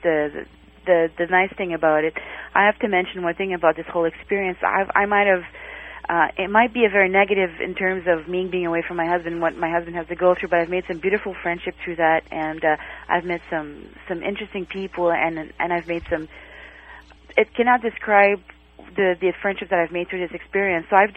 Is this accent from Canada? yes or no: yes; Canada; Also, the thing is, I'm a Canadian, and wherever my husband goes, I'm going to go.